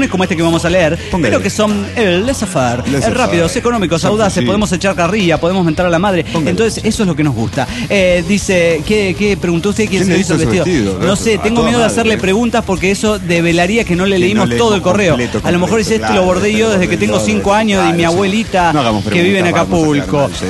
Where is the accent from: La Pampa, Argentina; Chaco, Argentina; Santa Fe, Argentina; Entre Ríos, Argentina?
Entre Ríos, Argentina; Viale; de Viale, capital del chusma de mierda argentina.